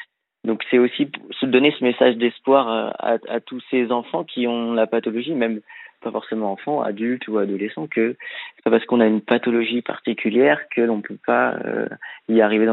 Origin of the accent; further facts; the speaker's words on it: Angers, Pays de la Loire, France; born there; je suis né à Angers justement